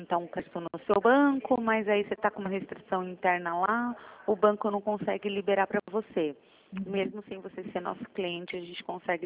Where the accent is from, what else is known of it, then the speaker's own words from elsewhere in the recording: Sorocaba, São Paulo, Brazil; Eu sou de Sorocaba.